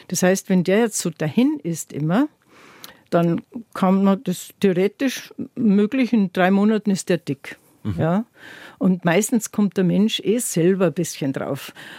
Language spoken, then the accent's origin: German; Tyrol, Austria; in meiner Heimat in Tirol, wo ich aufgewachsen bin, auch in meiner Kindheit schon leicht verschwunden ist.